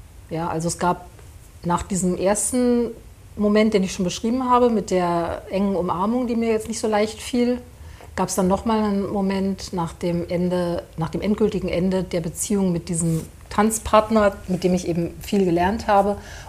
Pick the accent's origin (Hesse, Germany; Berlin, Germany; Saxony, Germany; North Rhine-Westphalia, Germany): Berlin, Germany; mit der man dann so als Berlinerin begrüßt wird